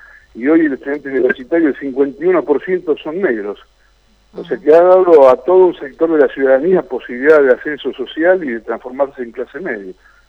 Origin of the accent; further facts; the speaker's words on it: Argentina; nosotros también como argentinos tenemos que mirar